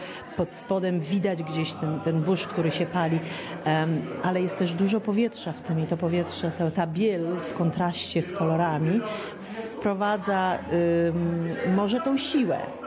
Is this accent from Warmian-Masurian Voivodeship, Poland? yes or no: yes; Warmian-Masurian Voivodeship, Poland; Ja jestem dziewczyna tak zwaną z jezior, pochodzę z Olsztyńskiego. Wiadomo, kraina 1001 jezior, więc za tym mi tęskno.